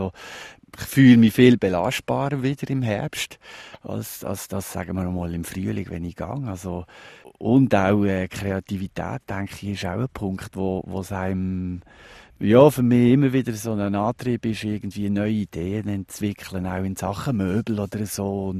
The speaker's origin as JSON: {"language": "German", "region": "Basel-Landschaft", "country": "Switzerland", "tie": "born or raised there", "said": "Aber es ist ganz klar, meine Heimat ist sicher im Baselbiet."}